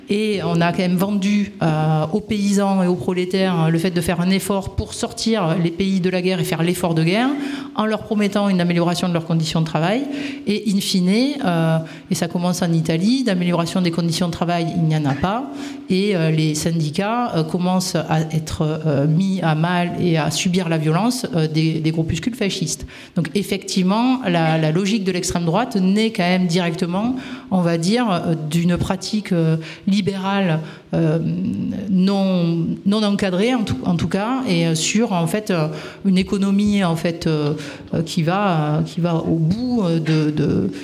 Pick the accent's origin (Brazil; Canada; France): France; Agde, Occitanie; Moi, je suis d'Agde, donc pas très loin de Béziers.